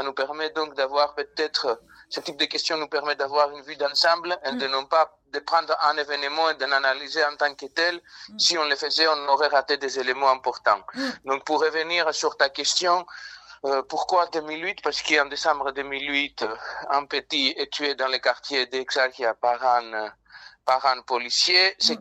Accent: Athens, Attica, Greece; French is a second language; now in France; j'habite en France depuis 20 ans, je travaille dans le secteur du social, je viens de Grèce, je viens d'Athènes, et voilà.

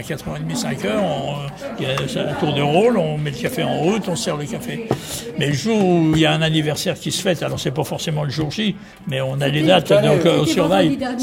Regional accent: Reims, Grand Est, France; Nous, on est de Neuvillette

